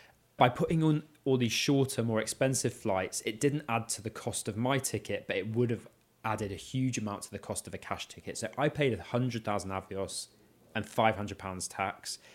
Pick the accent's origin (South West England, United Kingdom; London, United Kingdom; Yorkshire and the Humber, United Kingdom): Yorkshire and the Humber, United Kingdom; Leeds; Leeds is great.